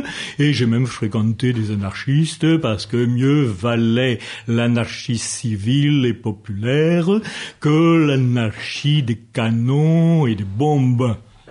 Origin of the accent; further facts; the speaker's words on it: Spain; Je suis monarchiste, catholique romain, parce que je suis espagnol, né dans cette Espagne d'où je tiens ma légitimité.